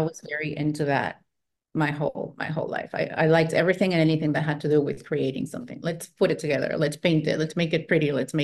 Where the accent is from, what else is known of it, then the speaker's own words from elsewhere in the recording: Lima, Peru; now in United States; I was born and raised in Peru, in Lima, Peru, and moved to America with my family in the year 2000.